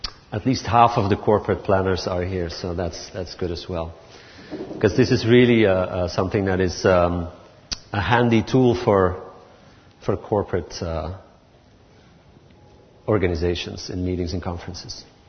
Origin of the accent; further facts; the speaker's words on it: Belgium; I'm from Belgium.